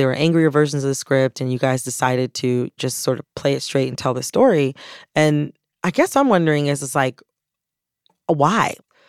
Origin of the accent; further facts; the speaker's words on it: Michigan, United States; Like, I'm from Michigan. I deeply identify as a Michigander.